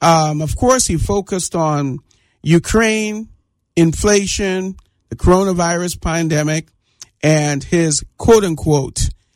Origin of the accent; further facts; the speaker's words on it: Trinidad & Tobago; born there; moved away; Look, I was born in Trinidad, and when I came up here, just to let you guys know, so I was born in the Caribbean.